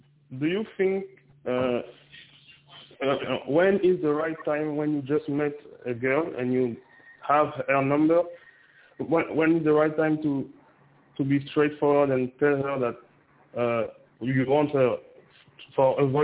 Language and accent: English; Côte d’Ivoire; English is a second language; now in Canada; I'm from Ivory Coast. I speak French, yeah.